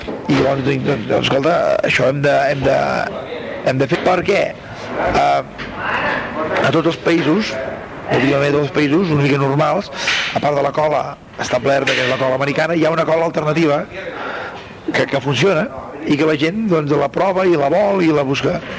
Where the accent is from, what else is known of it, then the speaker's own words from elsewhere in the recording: Catalonia, Spain; vinc a Catalunya i soc català